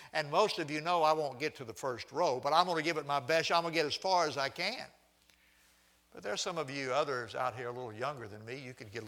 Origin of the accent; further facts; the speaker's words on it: Houston, Texas, United States; I grew up in Houston, and I grew up very near Sheffield Steel.